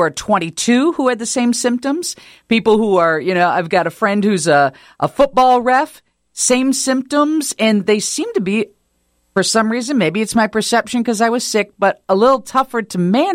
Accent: Wisconsin, United States; I'm from Wisconsin and we like our brandy.

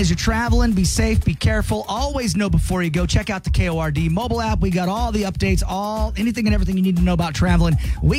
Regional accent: Lewiston, Idaho, United States; Lewiston, my hometown, definitely stinks because of the mill there. So I'm quite familiar with stinky towns.

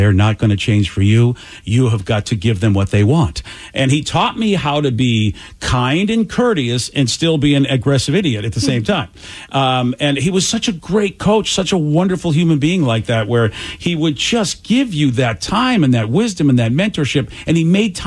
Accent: New England, United States; When I first came to town, of course, we're both from New England.

